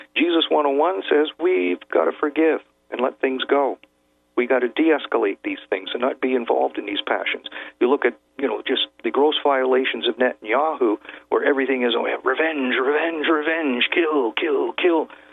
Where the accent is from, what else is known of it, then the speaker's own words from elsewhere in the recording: Canada; I'm from Canada.